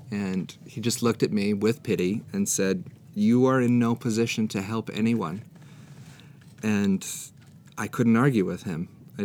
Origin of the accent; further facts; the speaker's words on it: California, United States; I have all the niceness and shame of being Midwestern, but I'm from Southern California, so I don't know where that came from.